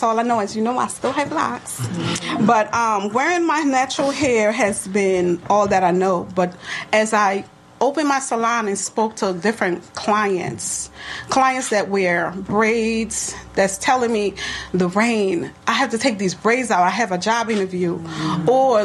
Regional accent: U.S. Virgin Islands; I am a child growing up in the Virgin Islands with natural hair.

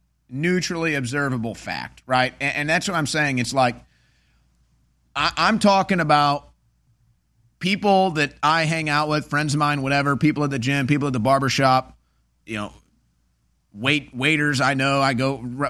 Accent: United States; I'm an American.

